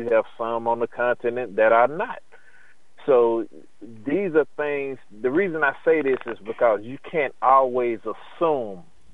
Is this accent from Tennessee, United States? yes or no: yes; Chattanooga, Tennessee, United States; And then I told them, you know, I told them who I was. … from Chattanooga.